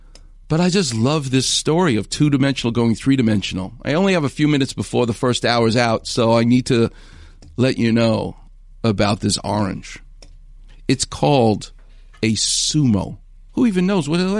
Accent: New York, United States; It's not that far from Burbank. I'm from New York.

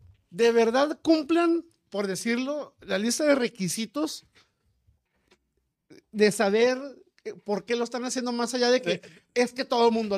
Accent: northern Mexico, Mexico; accent: northern Mexican; así como ustedes se burlan de nuestro acento norteño

